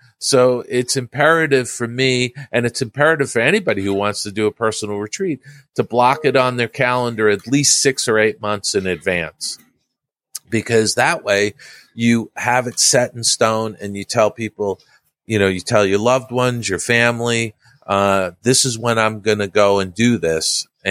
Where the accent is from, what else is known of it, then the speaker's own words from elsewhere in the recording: Long Island, New York, United States; I grew up on Long Island in New York.